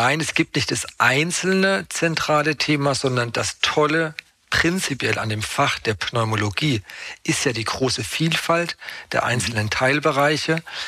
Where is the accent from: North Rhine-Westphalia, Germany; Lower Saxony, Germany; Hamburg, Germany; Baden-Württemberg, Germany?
Baden-Württemberg, Germany; Mannheim; born there; now in Radebeul, Germany; Ich bin ja gebürtiger Mannheimer, wohne jetzt seit 20 Jahren in Dresden oder bei Dresden in Radebeul.